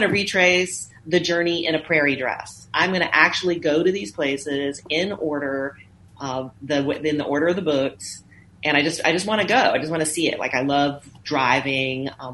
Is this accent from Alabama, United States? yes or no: yes; Alabama, United States; I'm like growing up in Alabama. So the idea of the West was very exotic.